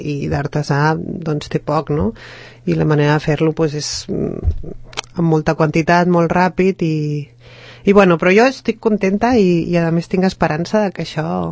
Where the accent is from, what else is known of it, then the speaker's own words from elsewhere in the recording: Corbera, Catalonia, Spain; born there; also born or lived in Girona; Jo sóc de poble, vaig néixer a Corbera i després vaig anar a viure al mig del camp a Girona i em vaig trobar que quan vaig tornar a Barcelona